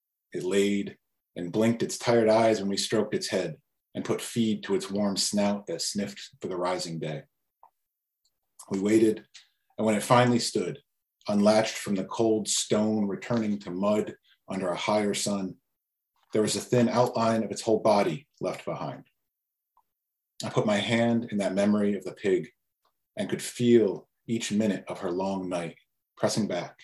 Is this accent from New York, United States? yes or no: yes; Binghamton, New York, United States; because I'm from Binghamton, originally Binghamton, New York, for those of you who don't know.